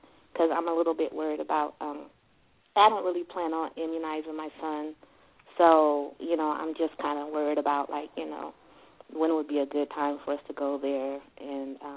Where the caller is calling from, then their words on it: California, United States; I'm calling from California.